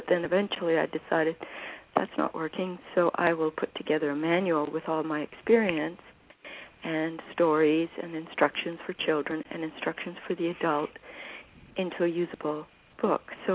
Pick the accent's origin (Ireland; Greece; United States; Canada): Canada; Well, I'm from Canada. And I actually studied art in Europe, so I'm coming from an artistic background.